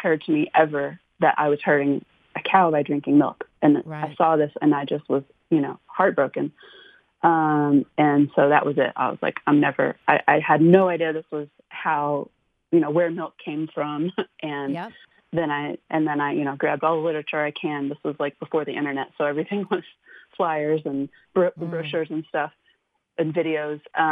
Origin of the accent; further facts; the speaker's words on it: Southlake, Texas, United States; Well, I grew up in South Lake. Before it was South Lake, it was still pretty small, you know, 40 years ago.